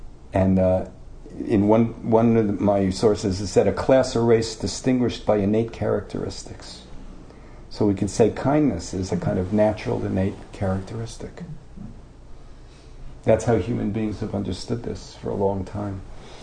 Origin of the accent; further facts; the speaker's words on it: New York City, New York, United States; When I grew up in New York City, we had, you know, five boroughs, a lot of people living there